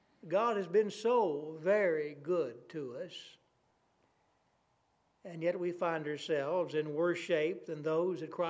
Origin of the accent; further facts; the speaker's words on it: Amarillo, Texas, United States; I came from Amarillo